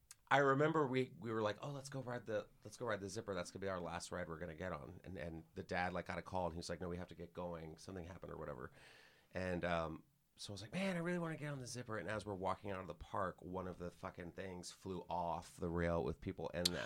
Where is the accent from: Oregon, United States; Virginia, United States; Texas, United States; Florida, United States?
Texas, United States; So I was about 12 years old, and I grew up in Texas.